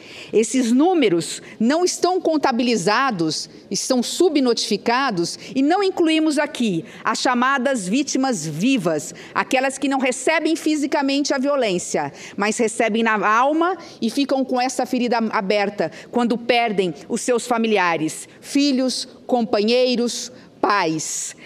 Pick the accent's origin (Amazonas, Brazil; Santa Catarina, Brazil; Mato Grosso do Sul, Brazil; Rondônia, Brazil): Mato Grosso do Sul, Brazil; eu que venho da fronteira, eu que venho do estado de Mato Grosso do Sul